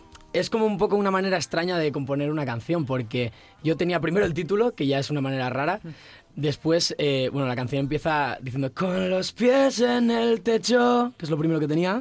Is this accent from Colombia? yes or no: no; Zarautz, Basque Country, Spain; moved away as an adult; now in Asturias, Spain; No, me fui de Zarauz, de mi pueblo del País Vasco, a Bilbao, que está como a una hora. Y me fui allí a vivir